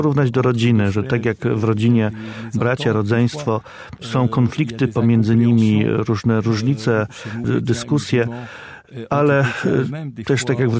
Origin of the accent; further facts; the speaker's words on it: Lebanon; Ja urodziłem się w takim regionie Libanu, gdzie rzeczywiście jeszcze tym bardziej wspólnie mieszkają zarówno chrześcijanie, jak i muzułmanie. I także to w tej atmosferze wzrastałem.